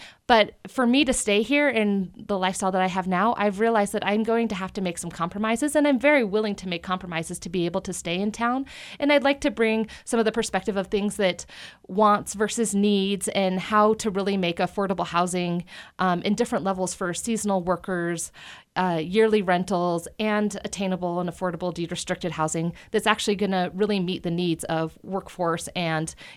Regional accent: Park City, Utah, United States; I grew up in Park City. I moved here with my family when I was 9, and I got to be a kid that grew up skiing and swimming at the racquet club and riding my bike all over town and riding the bus.

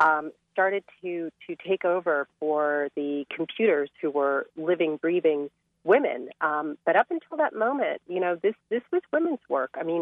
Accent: Hampton, Virginia, United States; I grew up in Hampton, Virginia.

